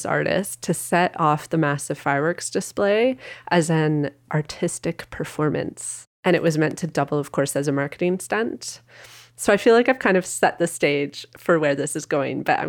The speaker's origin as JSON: {"language": "English", "town": "Ottawa", "region": "Ontario", "country": "Canada", "tie": "born or raised there", "said": "I grew up in Ottawa, which is a big fireworks town, especially around Canada Day."}